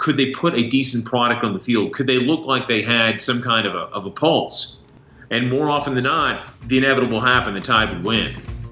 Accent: Birmingham, Alabama, United States; And being a kid growing up in Birmingham, Alabama, going to Valley Elementary School

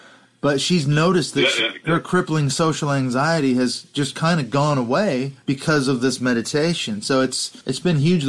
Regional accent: Canada; as a Canadian

